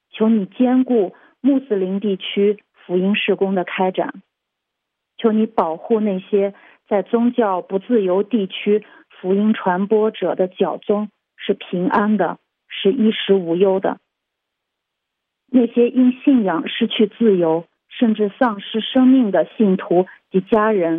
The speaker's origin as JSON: {"language": "Chinese", "region": "Ningxia", "country": "China", "said": "大家好，我是来自宁夏的"}